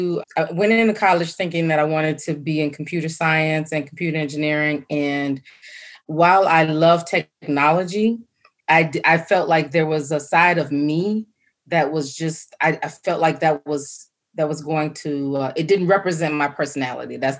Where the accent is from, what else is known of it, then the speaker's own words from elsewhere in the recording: Jackson, Mississippi, United States; I hail from Jackson, Mississippi. So I'm a country girl.